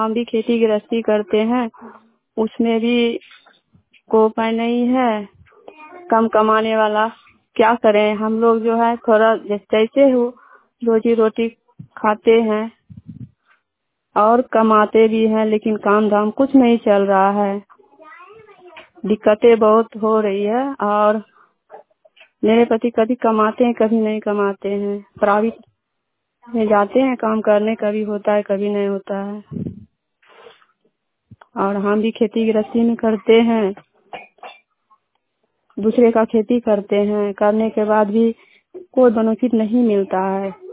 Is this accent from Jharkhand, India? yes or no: no; Wasepur, Bihar, India; मेरा फुल पता पोस्ट वासेपुर जिला मुंगेर के रहने वाली हूँ।